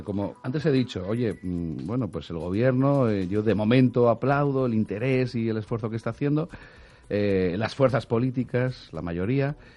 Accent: Jaca, Aragon, Spain; que no por ser de mi tierra, que somos paisanos

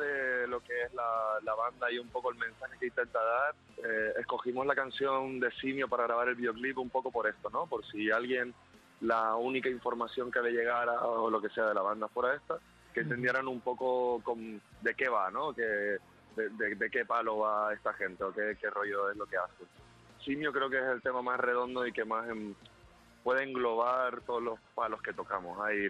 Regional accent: Canary Islands, Spain; Pues mira, somos tres personas de Gran Canaria.

